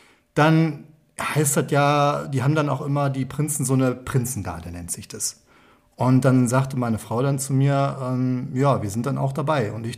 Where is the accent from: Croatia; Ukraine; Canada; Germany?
Germany; North Rhine-Westphalia; wir kommen aus dem Rheinland.